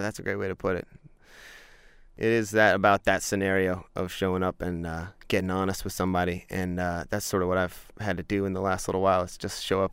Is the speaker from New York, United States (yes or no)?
no; Baltimore, Maryland, United States; I grew up in Baltimore in a row house. I had a mom and a sister, great family.